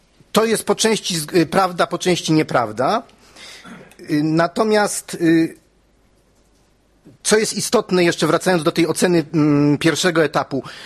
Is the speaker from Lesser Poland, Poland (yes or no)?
yes; Kraków, Lesser Poland, Poland; ale ja pochodzę z konserwatywnego Krakowa